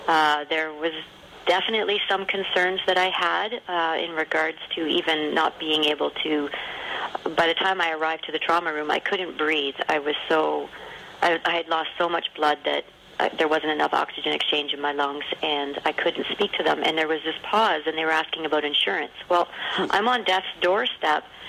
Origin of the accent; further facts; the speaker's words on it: Toronto, Ontario, Canada; I'm from the Toronto area.